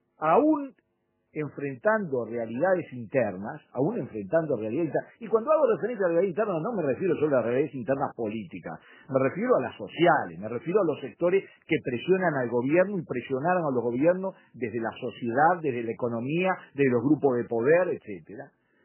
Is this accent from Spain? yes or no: no; Uruguay; estoy muy contento como uruguayo